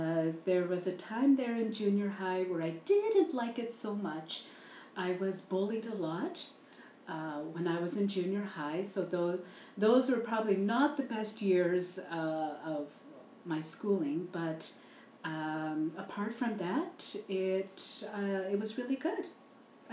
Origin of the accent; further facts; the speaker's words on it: Calgary, Alberta, Canada; I was born and raised here in Calgary. I guess I'm one of the few people here that were actually born and raised in Calgary.